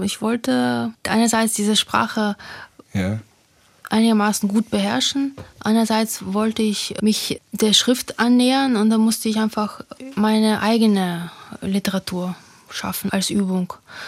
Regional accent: Ukraine; German is a second language; damit man mich als Ukrainerin einordnet.

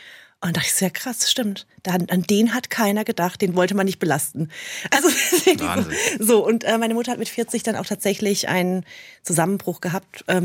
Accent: Unzhurst, Baden-Württemberg, Germany; In Unzhurst. Das ist auch im Sendegebiet, ja. Also in der Nähe von Bühl bei Baden-Baden, ah, okay. In Baden-Württemberg.

